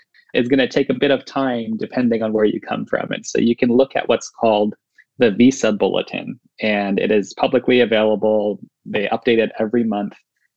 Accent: Wisconsin, United States; You know, and I grew up in Wisconsin, and certainly there are a lot of undocumented immigrants there

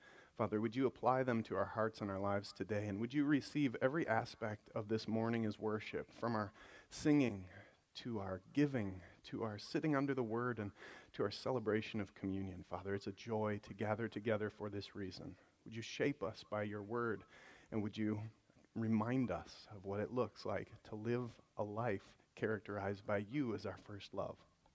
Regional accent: Wisconsin, United States; I grew up in Wisconsin, and if you know anything about Wisconsin, our winters go on and on and on and on.

